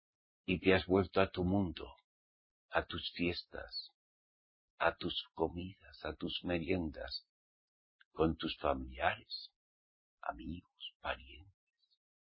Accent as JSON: {"language": "Spanish", "region": "Basque Country", "country": "Spain", "said": "Yo provengo del País Vasco, Sabin. Y allí siempre se celebran los banqueteos."}